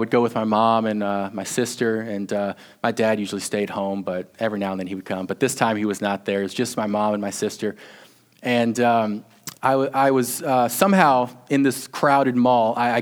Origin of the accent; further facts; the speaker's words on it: Alabama, United States; accent: Southern; now in New York, United States; It took a lot of years to get rid of that Southern accent. I've been in New York for 5 years. But I grew up in Alabama. I have a lot of great stories about Alabama and growing up there.